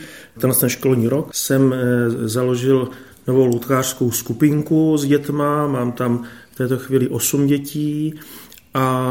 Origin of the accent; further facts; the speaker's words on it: Brno, South Moravian Region, Czechia; Pocházím z Brna